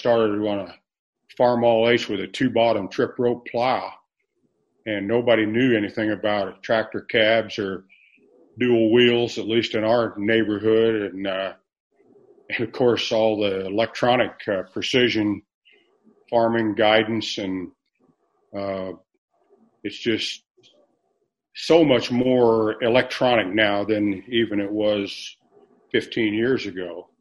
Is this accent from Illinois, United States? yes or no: yes; Illinois, United States; I was born and raised up in Moultrie County, kind of the southeast corner near a little town called Gaze, Illinois, and raised on a farm and lived there until I left home to go to college